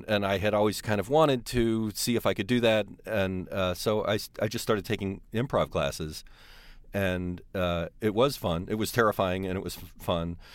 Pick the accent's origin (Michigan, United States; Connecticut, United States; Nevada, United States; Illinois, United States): Michigan, United States; I grew up in the suburbs of Detroit. Went to school there, Michigan State University, started out in advertising.